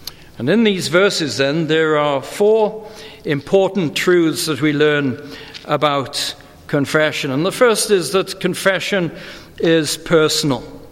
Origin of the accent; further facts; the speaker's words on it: United Kingdom; now in United States; I came to a country 16 years ago. I grew up in Britain